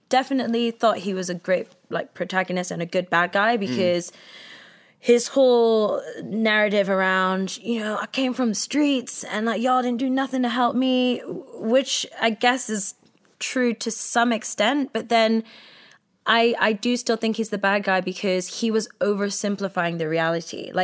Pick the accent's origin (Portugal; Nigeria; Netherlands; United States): Nigeria; oh yeah, I'm not African-American, I'm Nigerian.